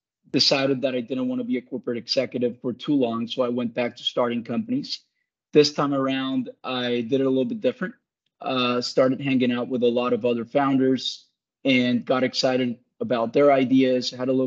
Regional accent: Colombia; So I grew up in Colombia, and I come from a family of coal miners

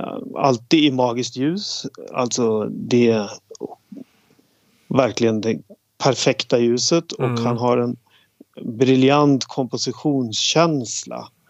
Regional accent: Sweden; Det är för att jag är svensk.

